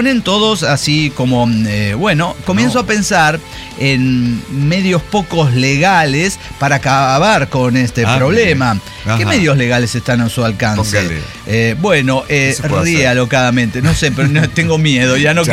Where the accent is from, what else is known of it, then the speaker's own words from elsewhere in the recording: Guadalajara, Jalisco, Mexico; O sea, bueno, venimos de Guadalajara